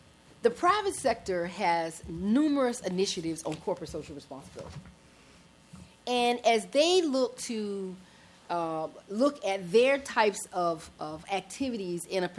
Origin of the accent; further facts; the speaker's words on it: United States; What I always say, I'm from America, so we got the best idea.